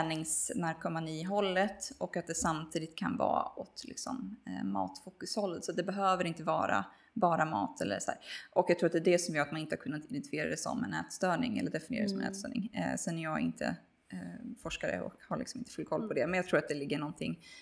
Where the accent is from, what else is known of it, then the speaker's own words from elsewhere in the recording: Norrköping, Östergötland, Sweden; now in Stockholm, Sweden; Jag är född och uppvuxen i Norrköping. Och flyttade upp till Stockholm 2015. Så jag har bott här i typ 8 år nu.